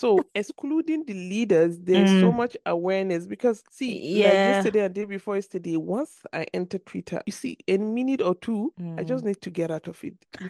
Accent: Maiduguri, Borno, Nigeria; Because I'm from Maiduguri

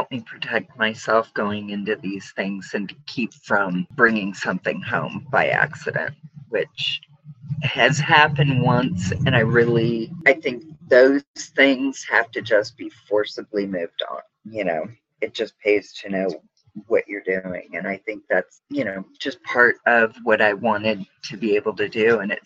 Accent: California, United States; now in Columbus, United States; I was raised in the Sierras, not far from that Patterson Gilmore Bigfoot photo.

